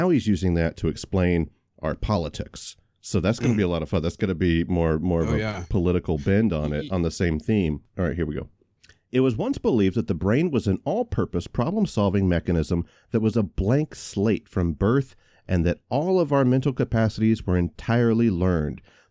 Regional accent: Warner Robins, Georgia, United States; now in Texas, United States; So I live in Texas now, but I'm a Georgia boy at heart, man. I'm from Warner Robins, Georgia.

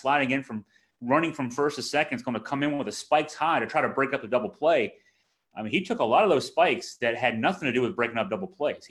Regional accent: Virginia, United States; We grew up in Augusta County. Augusta County is 95.01% white.

